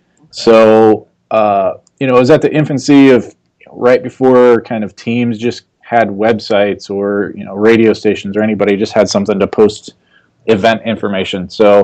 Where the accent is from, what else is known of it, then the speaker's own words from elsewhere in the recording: Ohio, United States; now in Portland, United States; I'm originally from Ohio. I grew up in a small town, always played sports my whole life